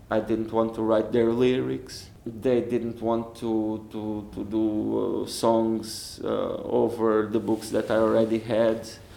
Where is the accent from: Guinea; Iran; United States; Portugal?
Portugal; born there; English is a second language; And that in Portugal means a lot, because I was born in September 1974.